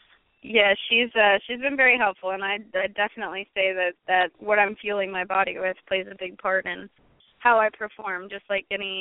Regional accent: Texas, United States; I'm from Texas. We eat meat.

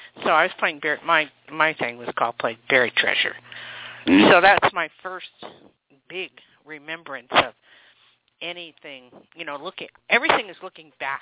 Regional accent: Newark, New Jersey, United States; also born or lived in Lakewood, New Jersey; It was quite normal growing up in Newark, New Jersey, originally, where I was born, and then moved on to other places.

